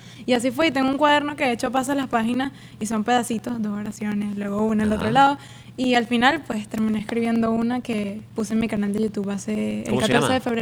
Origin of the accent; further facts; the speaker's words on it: Venezuela; moved away; Comencé las clases de canto como a los 10, 11 años, luego pasó todo que me vine para acá de Venezuela